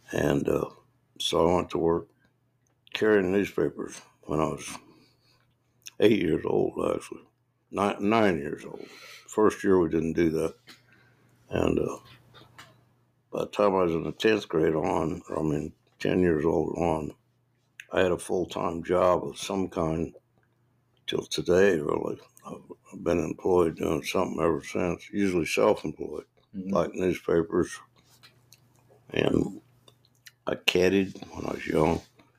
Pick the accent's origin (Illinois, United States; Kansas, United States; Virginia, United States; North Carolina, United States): Kansas, United States; Wichita; and I was raised in Wichita primarily. We moved there when I was in third grade to Wichita. My dad went to work for Boeing, of course, and mother later.